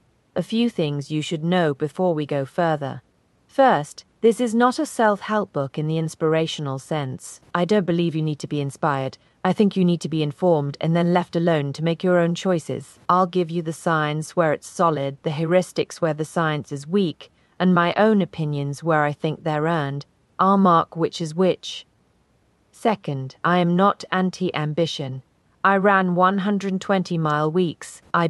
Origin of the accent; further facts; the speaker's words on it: Daly City, California, United States; Fourth, I am Filipino-American. My mother raised 4 kids on a nurse's salary in Daly City.